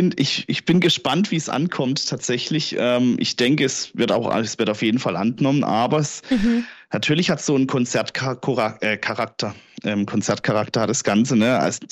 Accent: Baden-Württemberg, Germany; accent: Baden; now in Hamburg, Germany; Ich komme aus der Nähe von, oder ja, ursprünglich aus der Nähe von Freiburg, Offenburg, diese Gegend. Und ja, dann hat es mich letztes Jahr hier nach Hamburg verschlagen und seitdem her, ja, wächst die Hochdeutsch-Skala weiter an.

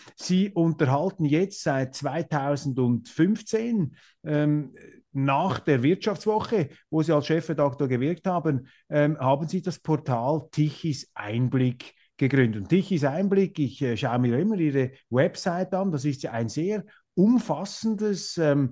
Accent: Switzerland; wenn man als Schweizer in Deutschland ist, der wird oft betont

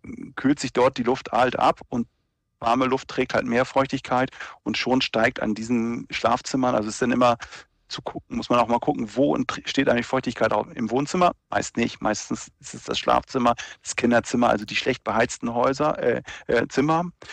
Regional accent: Lower Saxony, Germany; also ich bin ja aus der Nähe von Lüneburg

